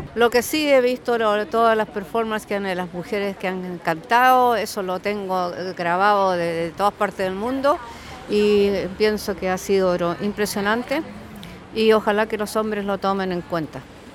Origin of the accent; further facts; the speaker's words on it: Chile; Yo también soy chilena, estoy viviendo todo lo que está pasando en este momento en Chile